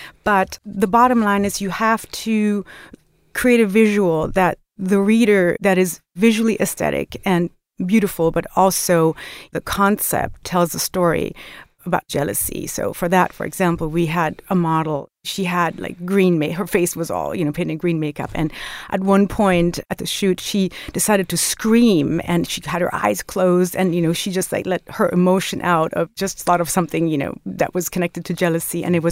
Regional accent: Germany; I would say growing up in Germany, it definitely, if somebody said, oh, I'm seeing a shrink, people would say, well, what's wrong with you, you know?

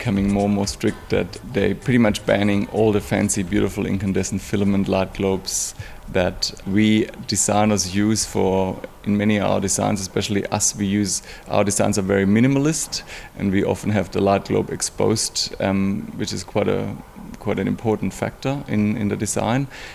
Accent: Germany; English is a second language; moved away as an adult; now in Australia; I'm originally from Germany. I've moved to Australia in 2000, so nearly 14 years ago

